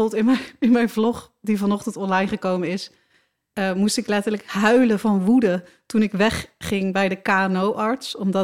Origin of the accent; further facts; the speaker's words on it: Rotterdam, South Holland, Netherlands; geboren en getogen in Rotterdam.